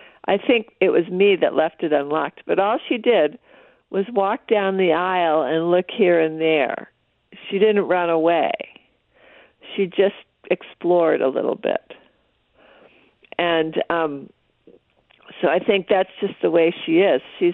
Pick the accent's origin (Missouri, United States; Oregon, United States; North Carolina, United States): Missouri, United States; Webster Groves; the first time I remember being on a horse was when I grew up in Webster Groves, Missouri